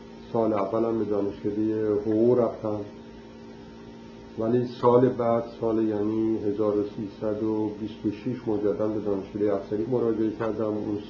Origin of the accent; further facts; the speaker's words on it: Kerman, Iran; moved away as an adult; also born or lived in Tehran; در سال 1304 در کرمان متولد شدم. در خانواده مرفعی هم به اصطلاح تعلیم و تربیت پیدا کردم.